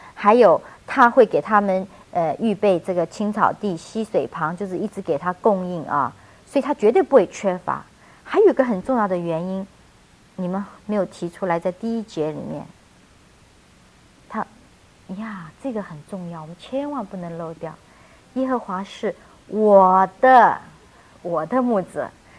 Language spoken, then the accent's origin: Chinese; China; 如果我们是中国人写毛笔字的时候